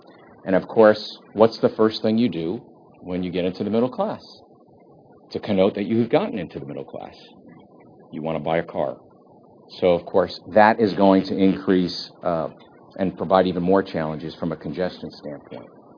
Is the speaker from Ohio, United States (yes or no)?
no; New York, United States; as I'm a New Yorker, as they say, forget about it.